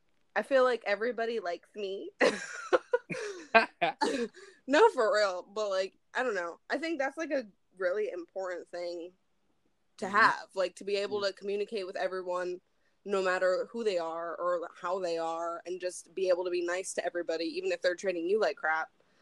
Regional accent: Harrisburg, Pennsylvania, United States; Okay, so I'm from Harrisburg, PA, as you know.

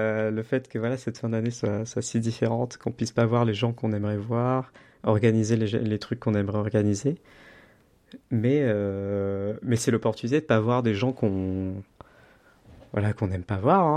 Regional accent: Réunion; je suis de La Réunion.

